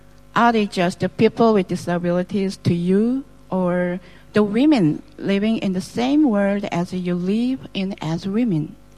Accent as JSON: {"language": "English", "country": "South Korea", "second_language": "English", "said": "I'm from Korea. I am a woman with disabilities on the electronic wheelchair"}